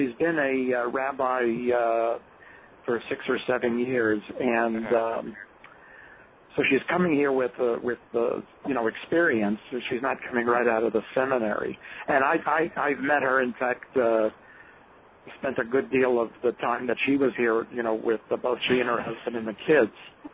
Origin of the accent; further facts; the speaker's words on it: Bronx, New York, United States; Well, I'm a Jewish kid from the Bronx who is apparently been